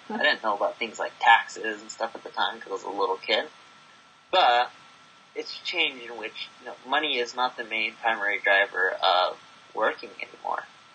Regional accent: California, United States; now in Las Vegas, United States; I now live in Las Vegas. I've moved around quite a bit. As a kid, when I was growing up in Orange County

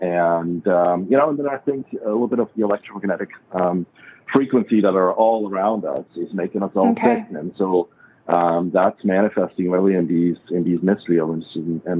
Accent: Switzerland; English is a second language; now in United States; I'm originally from Switzerland, born and raised, you probably can tell by my accent, but been in the U.S. for close to 30 years

